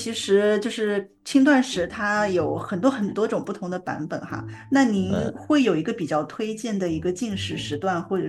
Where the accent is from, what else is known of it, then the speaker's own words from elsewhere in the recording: China; 还有就是我们中国人长辈特别喜欢跟你说，千万不能不吃早餐